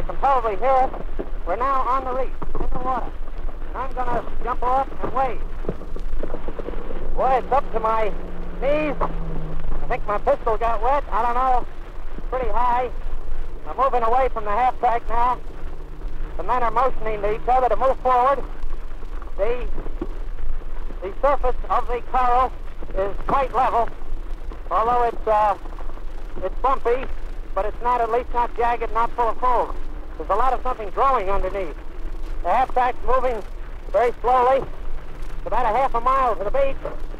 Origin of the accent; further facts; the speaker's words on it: Tennessee, United States; East, southeast.